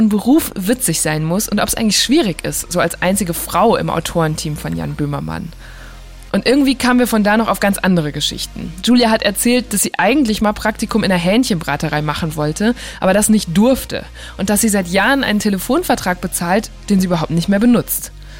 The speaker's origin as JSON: {"language": "German", "town": "Borken", "region": "North Rhine-Westphalia", "country": "Germany", "tie": "born or raised there", "said": "nach Borken in Nordrhein-Westfalen, meine Heimatstadt."}